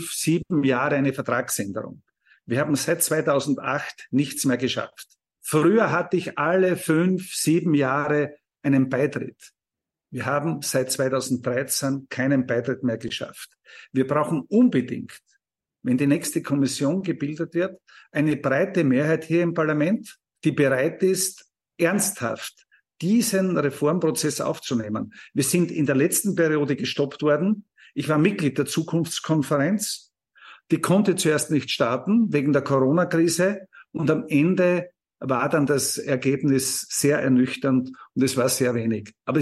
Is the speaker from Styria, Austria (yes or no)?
yes; Styria, Austria; Ich bin Steirer. Wir haben 70% in der Steiermark Waldfläche.